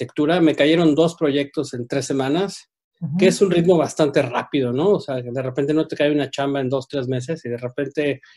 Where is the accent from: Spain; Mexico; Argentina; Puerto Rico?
Mexico; Mexico City; now in Canada; Yo ahorita te hablo desde Canadá, que es en donde vivo, pero mi despacho está en Playa del Carmen y yo soy de la Ciudad de México.